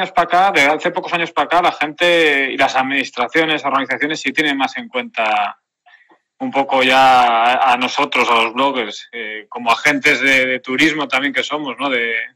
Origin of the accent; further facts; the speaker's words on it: Toreno, Castile and León, Spain; born there; also born or lived in Carande; yo luego también tengo otro pueblo, yo soy nacido además en Toreno